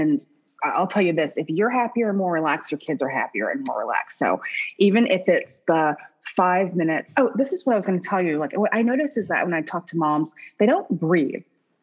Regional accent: Midwest, United States; I grew up in the Midwest and it was always such a pretty time

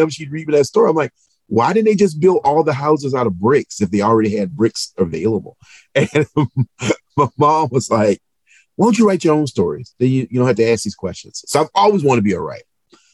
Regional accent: Virginia, United States; I'm from Southeastern Virginia.

